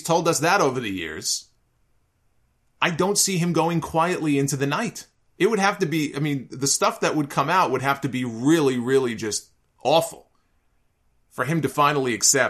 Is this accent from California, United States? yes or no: no; New York, United States; I grew up in New York. I grew up in the Northeast.